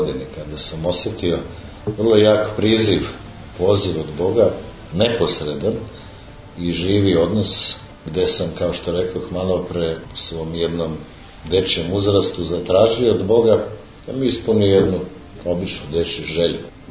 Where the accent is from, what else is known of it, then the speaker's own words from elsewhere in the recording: Zemun, Belgrade, Serbia; ja kažem, ali ja sam rođen i živim u Zemunu. I osjećam se Zemuncem